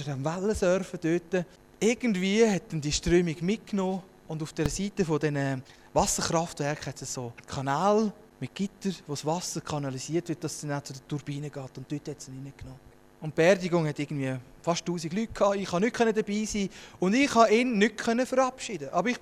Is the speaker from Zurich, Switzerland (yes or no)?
no; Konolfingen, Bern, Switzerland; Wir sind in Konolfingen geboren, wir haben in Konolfingen die Schule gemacht